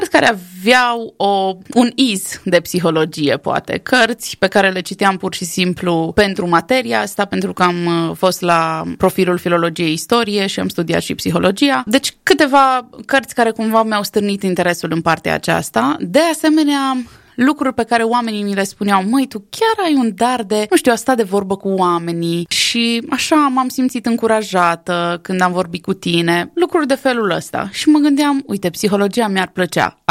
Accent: Moldova Nouă, Caraș-Severin, Romania; now in Timișoara, Romania; deși amândoi suntem deloc din Moldova Nouă

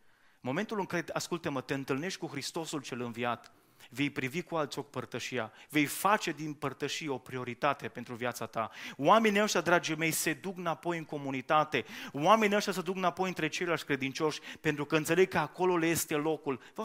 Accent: Bihor County, Romania; oameni din satul meu mergeau prin pădure, aproximativ 20 și ceva de kilometri până la Sighiștel

